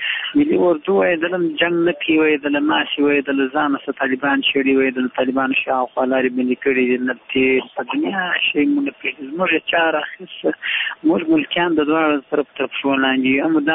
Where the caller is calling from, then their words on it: Uruzgan, Afghanistan; روزګان ولایت شیراسه ولسوالۍ څخه خبرې کوم.